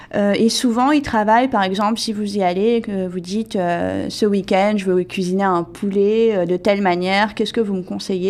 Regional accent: France; moved away as an adult; now in Canada; en tant que Française qui a débarqué au Canada

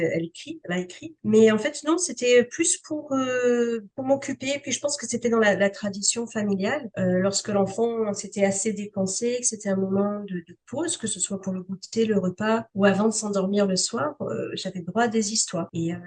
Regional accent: Toronto, Ontario, Canada; accent: European; Alors, moi, je suis torontoise de naissance, de cœur, éduquée et élevée dans cette ville-là, mais de parents français, d'où l'accent qui est plus européen que canadien.

